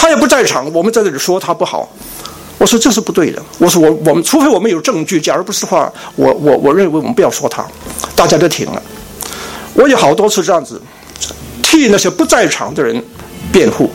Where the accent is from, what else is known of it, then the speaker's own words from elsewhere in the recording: Hong Kong; 我在香港是在一个小教会长大的。